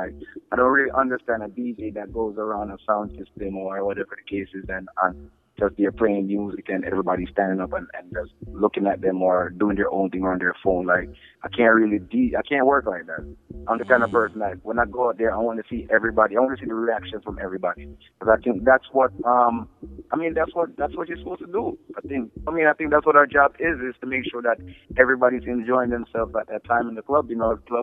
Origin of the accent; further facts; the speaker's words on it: New York, United States; we're from New York and we're fairly popular here